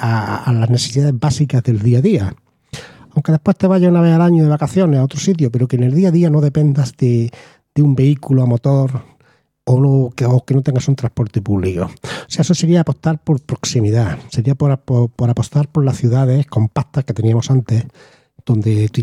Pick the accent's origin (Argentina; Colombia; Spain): Spain; Huétor Vega, Andalusia; con una buena conexión de autobuses que yo tenía en mi pueblo, concretamente Huétor Vega